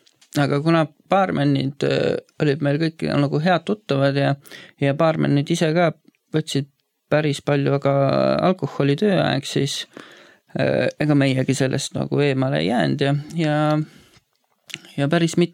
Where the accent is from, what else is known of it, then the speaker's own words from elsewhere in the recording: Tallinn, Harju County, Estonia; Ma tulen Tallinnast, olen üles kasvanud Kadriorus ja elanud tavalist elu.